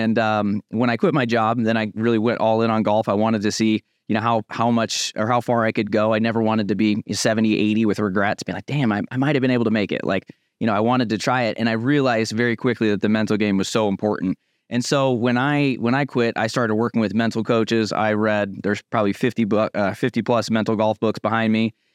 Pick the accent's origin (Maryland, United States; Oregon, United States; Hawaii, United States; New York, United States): Oregon, United States; There was nothing to do in a town I grew up in Oregon.